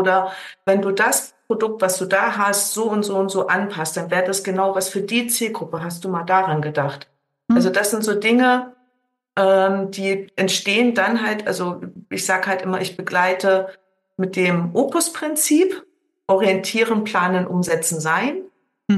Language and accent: German; East Germany, Germany; moved away; ich bin ja in Ostdeutschland groß geworden und relativ jung nach der Wende dann halt in die alten Bundesländer